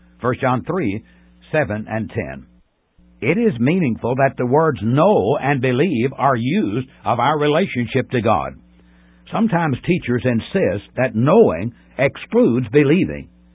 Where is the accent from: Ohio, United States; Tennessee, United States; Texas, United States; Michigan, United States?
Tennessee, United States; When I was growing up in Middle Tennessee, the congregation where my family worshiped loved to sing Samuel Reed's hymn